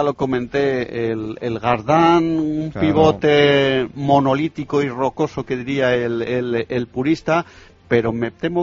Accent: Castile and León, Spain; yo como leonés

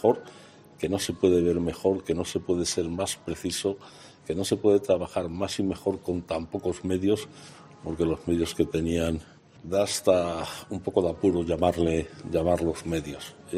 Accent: Béjar, Castile and León, Spain; insisto, en mi pueblo, en Béjar

